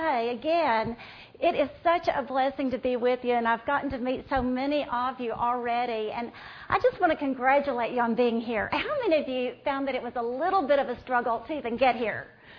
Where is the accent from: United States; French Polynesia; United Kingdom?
United States; Texas; accent: Texas; I am from Texas, so if you can't understand my Texas accent, you just wave and let me know